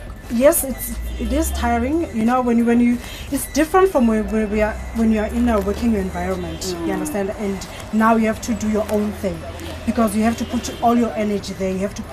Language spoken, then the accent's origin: English; Soweto, Gauteng, South Africa; I grew up here in Soweto.